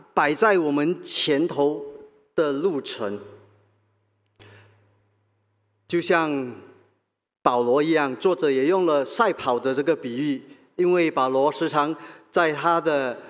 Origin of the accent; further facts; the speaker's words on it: Malacca, Malaysia; moved away; also born or lived in Johor; 我还记得在马来西亚的时候，我在柔佛州出生，我在马六甲长大，我代表马六甲，我是马六甲州的水球队员。